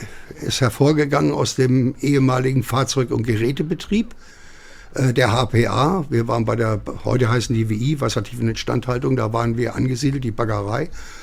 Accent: Hesse, Germany; ich komme eigentlich aus Hessen, kleiner Luftkurort zwischen Kassel und Marburg, und habe dann mit 16 Jahren irgendwo den Wunsch gehabt, zur See zu fahren.

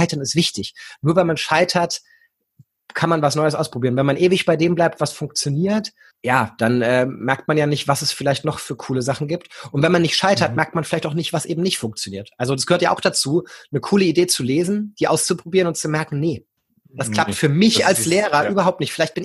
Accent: Hanover, Lower Saxony, Germany; auch hier aus Hannover, wo ich herkomme.

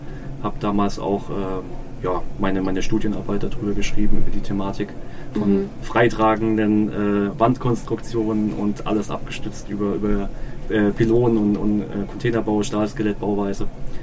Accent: Mannheim, Baden-Württemberg, Germany; born there; Ich bin gebürtig aus Mannheim, 39 Jahre alt, mit zwei Kindern.

